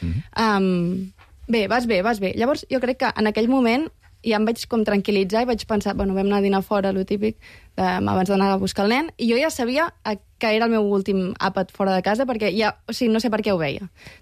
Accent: Sant Pol de Mar, Catalonia, Spain

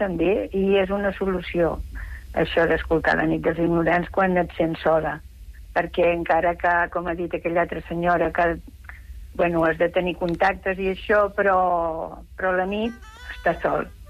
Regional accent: Barcelona, Catalonia, Spain; born there; now in La Bisbal del Penedès, Spain; els meus abans passats tots són d'aquí. Jo vaig néixer a Barcelona per circumstàncies, perquè els meus pares van anar a viure allà quan es van casar. Però doncs ara estic aquí

